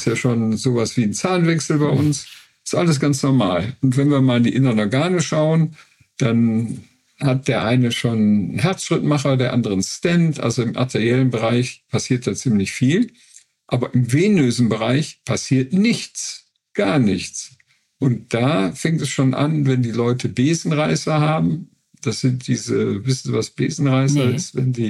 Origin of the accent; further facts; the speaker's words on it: North Rhine-Westphalia, Germany; also ich komme selber aus dem Neandertal, deswegen habe ich da so eine Beziehung zu.